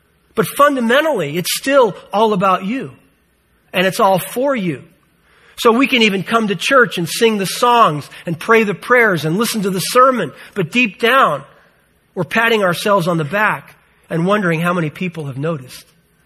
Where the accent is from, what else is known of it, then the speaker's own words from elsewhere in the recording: California, United States; As you know, I was raised here in the Bay Area. I mean, and I've always been on this side of the Bay.